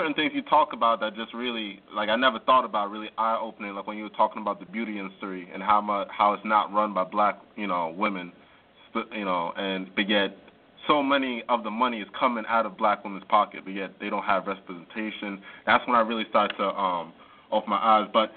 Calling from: New York City, New York, United States; I'm calling from New York City.

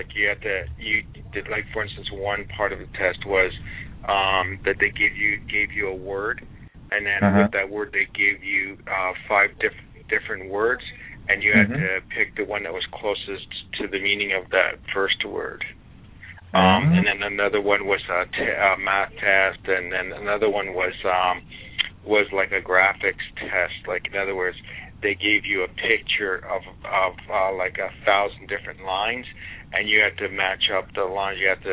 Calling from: California, United States; Yeah, I am.

